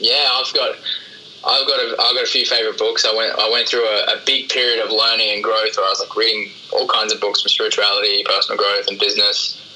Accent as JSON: {"language": "English", "town": "Perth", "region": "Western Australia", "country": "Australia", "tie": "born or raised there", "also_born_or_lived": "Toronto, Canada", "said": "I'm out here in Perth, Western Australia, my hometown. I've just come back from living in Toronto for the past 2 years"}